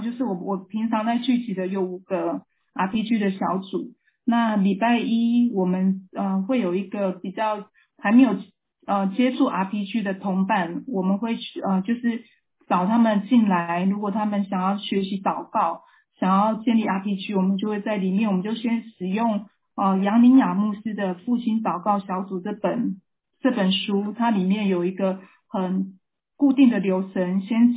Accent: Taiwan; 我是来自台湾。那我是在一个传统的华人的家庭背景长大的，就是我是家中第一个信耶稣的

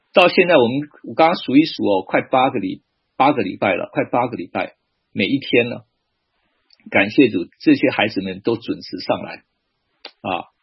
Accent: China; 我们中国人都知道

